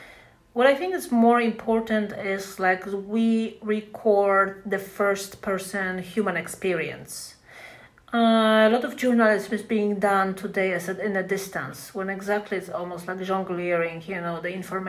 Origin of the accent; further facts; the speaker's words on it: Poland; now in Georgia; I am from Poland. I live in Georgia since 20 years.